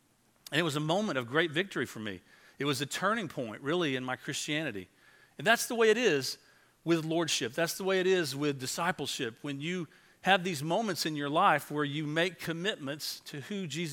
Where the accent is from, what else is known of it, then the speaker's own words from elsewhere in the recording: Tyler, Texas, United States; I grew up over in Tyler, Texas